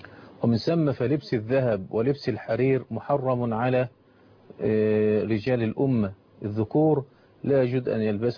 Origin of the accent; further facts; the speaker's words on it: Egypt; احنا طبعا كمصريين